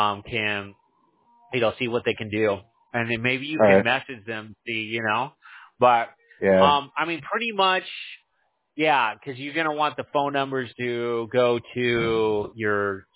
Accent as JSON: {"language": "English", "region": "California", "country": "United States", "tie": "born or raised there", "also_born_or_lived": "Houston", "said": "I was born in Houston, and then I was raised in Southern California."}